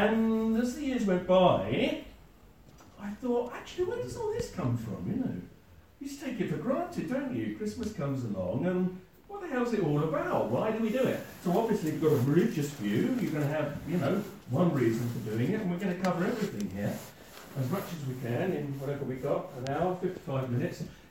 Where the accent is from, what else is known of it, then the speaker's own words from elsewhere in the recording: Lewes, South East England, United Kingdom; growing up in Lewes, with all the bonfire night